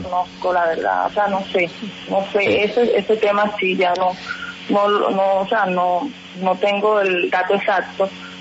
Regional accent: Colombia; porque todos somos colombianos y ellos tienen que velar por todos

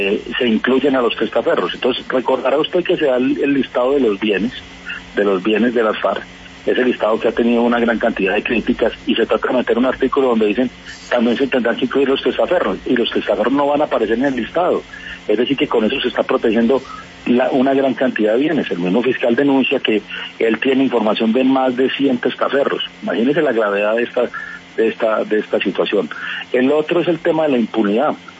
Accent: Colombia

